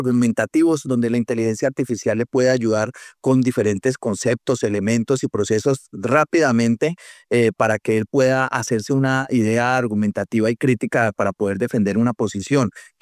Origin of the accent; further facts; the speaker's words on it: Villavicencio, Meta, Colombia; soy nacido en Villavicencio, aquí tengo mi familia, mi madre, pues de clase media-baja, soy hijo de una mujer cabeza de hogar, con muchos recursos.